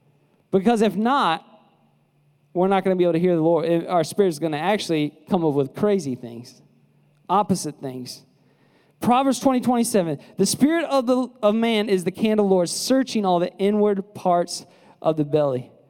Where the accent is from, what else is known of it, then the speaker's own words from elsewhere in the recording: St. Louis, Missouri, United States; And we're out here hiking, you know, we're from St. Louis.